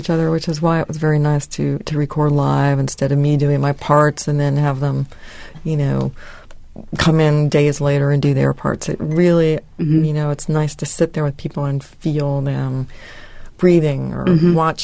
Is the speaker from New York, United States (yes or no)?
yes; Woodstock, New York, United States; or I think in one instance I sent the recordings to my hometown of Woodstock, New York